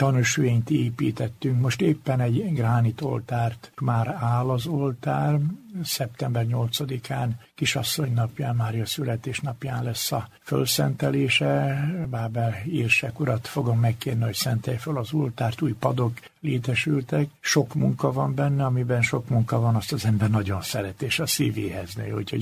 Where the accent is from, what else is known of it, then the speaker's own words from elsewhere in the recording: Hungary; mivel én magyarországi német vagyok